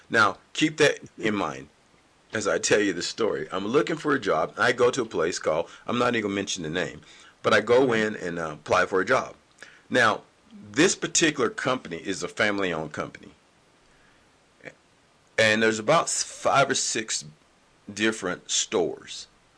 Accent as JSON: {"language": "English", "region": "the South", "country": "United States", "said": "now, mind you, I'm from the South, and I realized something with people"}